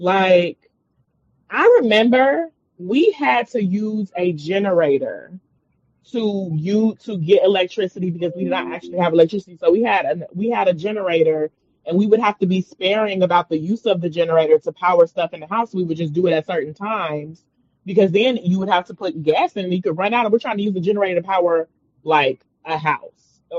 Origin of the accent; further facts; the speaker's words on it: Chicago, Illinois, United States; also born or lived in Gary, Indiana; I'm from Chicago, but I went to high school in Gary, Indiana, which is like 30 minutes from Chicago.